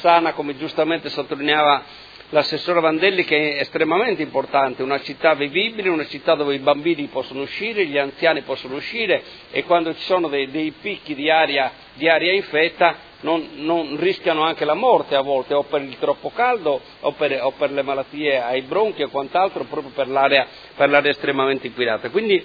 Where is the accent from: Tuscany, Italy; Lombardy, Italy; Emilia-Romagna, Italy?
Emilia-Romagna, Italy; Modena; io sono di Modena